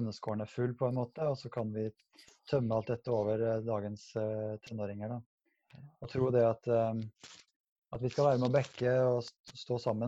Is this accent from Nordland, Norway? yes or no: no; Berkåk, Trøndelag, Norway; moved away; also born or lived in Oslo; så jeg trønder fra Berkåk I Sør-Trøndelag. Men nå har jeg vært 20 år I Oslo snart, så familie her, tre barn som I barnehage og skole.